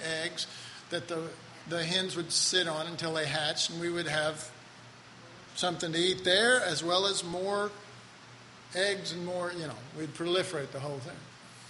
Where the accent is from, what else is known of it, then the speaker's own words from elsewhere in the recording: Dallas, Texas, United States; Well, I'm from Oak Cliff.